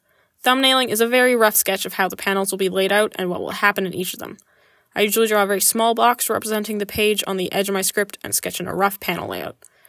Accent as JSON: {"language": "English", "town": "Calgary", "region": "Alberta", "country": "Canada", "tie": "born there", "said": "I was born in Calgary, Alberta, and I've been making art since I was a toddler."}